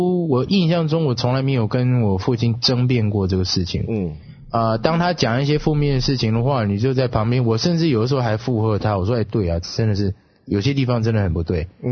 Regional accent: Taiwan; 特别我从台湾来的，很多这个台湾的老一辈的人

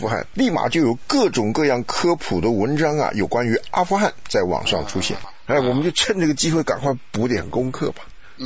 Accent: China; 所以我们中国人都晓得嘛，现在已经是家喻户晓的一件事情，就是在我们的开封也有犹太人

